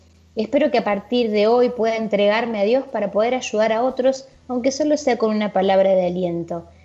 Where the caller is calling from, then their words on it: San Juan, Argentina; de San Juan y pido oración por mi hermano